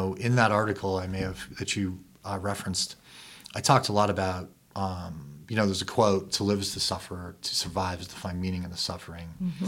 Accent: Denver, Colorado, United States; And I'm from Denver and we stopped at my parents' house

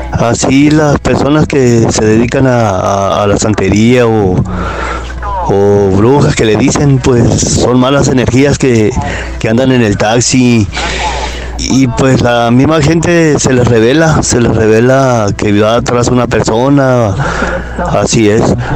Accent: Nogales, Sonora, Mexico; aquí en el taxi acá, pues aquí soy de Nogales, Sonora, aquí en la frontera.

